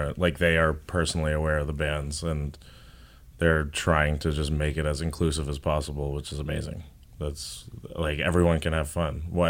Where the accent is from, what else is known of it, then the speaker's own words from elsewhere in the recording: Canada; because they know we're Canadian and we're like, we invented the politeness.